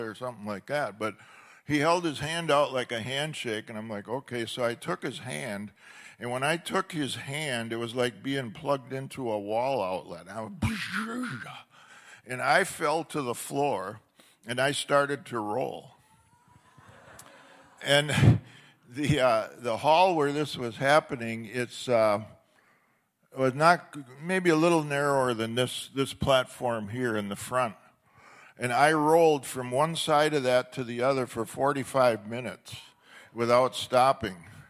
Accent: Oshkosh, Wisconsin, United States; But it was Oshkosh, Wisconsin. I'm a Wisconsin boy, everybody. I was born and raised in Oshkosh.

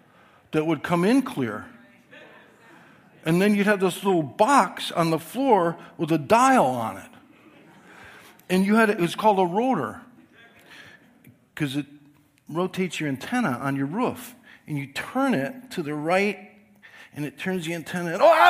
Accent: United States; now I grew up in America, it's a different type of battle here.

